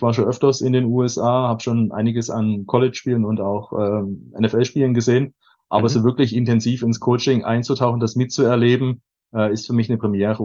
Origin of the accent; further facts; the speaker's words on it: Schwäbisch Hall, Baden-Württemberg, Germany; ich komme aus Schwäbisch Hall